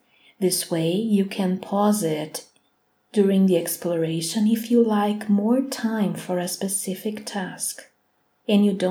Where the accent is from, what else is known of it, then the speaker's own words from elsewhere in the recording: Brazil; English is a second language; I am from Brazil, and I work with somatic guidelines for improvisation.